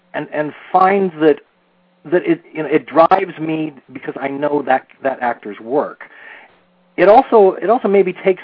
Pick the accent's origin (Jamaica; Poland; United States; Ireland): Ireland; I'm Irish.